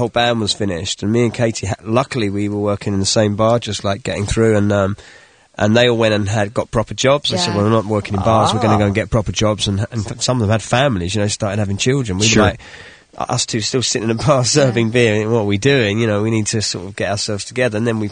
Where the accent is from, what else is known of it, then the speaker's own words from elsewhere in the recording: England, United Kingdom; Caught colds on the 10-hour flight over, so we're English people with colds.